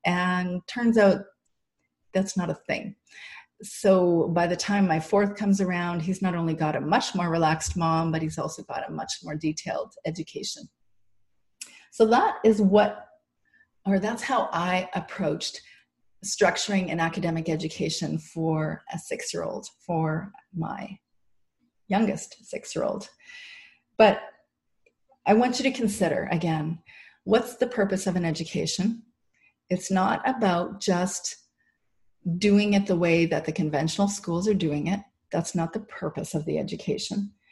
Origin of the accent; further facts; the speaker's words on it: Canada; So, you know, obviously we're Canadian, so we've been focusing on French.